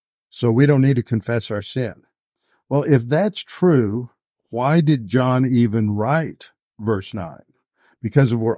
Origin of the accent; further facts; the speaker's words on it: Texas, United States; I'm from Texas, and they found out I was a pastor, so he let me off.